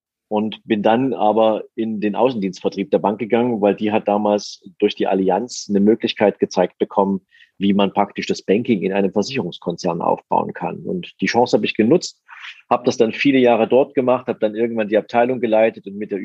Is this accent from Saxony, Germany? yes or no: yes; Dresden, Saxony, Germany; ich bin ein Kind der ehemaligen DDR. Also ich bin in Dresden geboren, in Dresden aufgewachsen, lebe auch nach wie vor da, habe hier mein Unternehmen, mein Office.